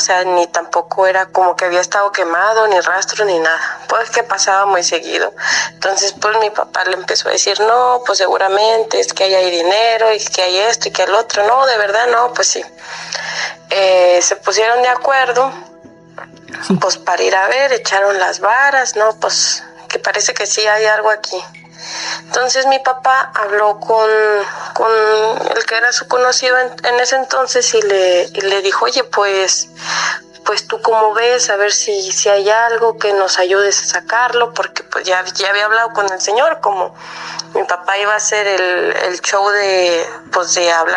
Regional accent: Coahuila, Mexico; Pues yo soy del norte de Coahuila.

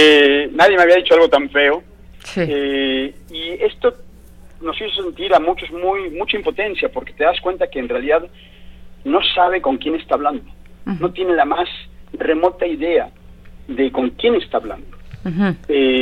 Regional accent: Mexico City, Mexico; born there; now in Playa del Carmen, Mexico; Yo soy mexicano, sí. nacimiento, nací en la Ciudad de México. En el 96 me fui, estoy viajando por el mundo, y en el 2004 regresé a México, me establecí en Playa del Carmen

